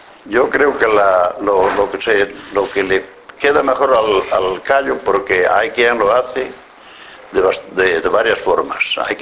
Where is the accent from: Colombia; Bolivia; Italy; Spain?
Spain; Las Barreiras; Aquí, no, yo nací en las Barreiras y ahí sigo.